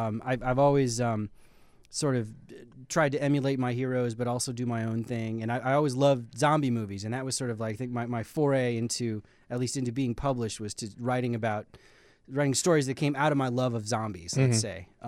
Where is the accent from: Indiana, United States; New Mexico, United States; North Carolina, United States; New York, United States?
Indiana, United States; now in Chicago, United States; I'm from, I grew up in Indiana. I went to high school there. So, yeah. But I've lived in Chicago about 10 years.